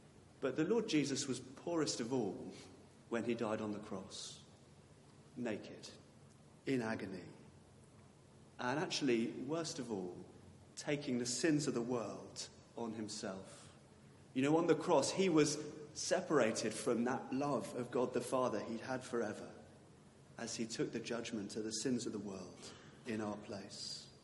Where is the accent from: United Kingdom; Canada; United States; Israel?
United Kingdom; Being British, of course, I hide it and pretend I've got something stuck in my eye.